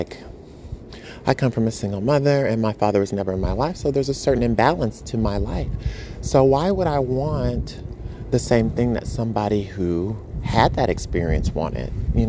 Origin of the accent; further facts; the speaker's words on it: New York, United States; You, like, as a New Yorker, you're like, my day's going to go like this.